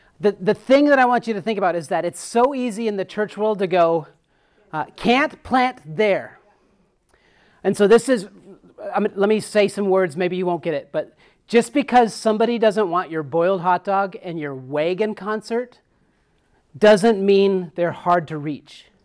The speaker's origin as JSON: {"language": "English", "town": "Upsala", "region": "Minnesota", "country": "United States", "tie": "born or raised there", "said": "And so I grew up in Upsala, Minnesota. Everybody's been to Upsala."}